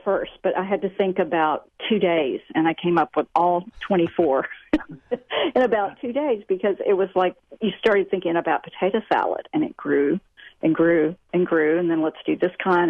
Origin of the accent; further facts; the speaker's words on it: the South, United States; Well, I grew up in the South, and there was no meal in the summer from about May till October that did not have potato salad in it.